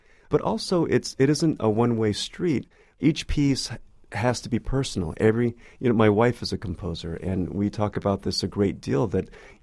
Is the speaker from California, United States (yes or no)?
yes; California, United States; I grew up in the Bay Area.